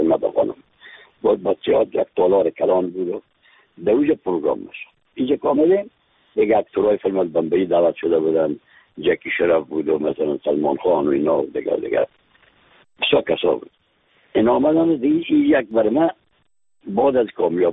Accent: Afghanistan; از افغانستان هستیم

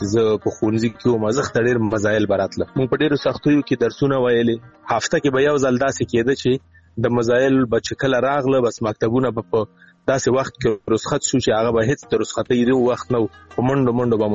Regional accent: Afghanistan; also born or lived in Iran; په همدې اساس باندې یو علت دا شی و چې مونږ راغلو افغانستان ته.

